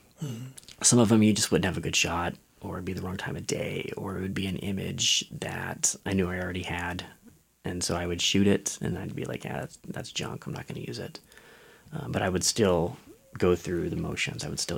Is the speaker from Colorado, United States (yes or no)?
no; Aiken, South Carolina, United States; the only ones I particularly wanted one from my hometown of Aiken, South Carolina.